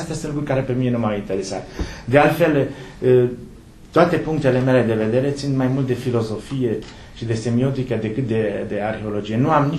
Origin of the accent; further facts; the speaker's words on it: Maramureș County, Romania; dacă nu eram din Maramureș, pentru că noi suntem aproape, foarte aproape de simboluri și de semnele geometrice